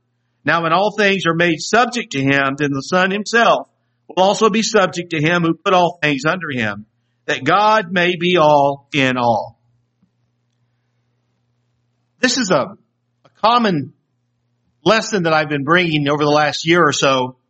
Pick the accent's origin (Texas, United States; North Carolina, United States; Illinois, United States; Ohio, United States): North Carolina, United States; also born or lived in Des Moines, Iowa; I physically grew up in North Carolina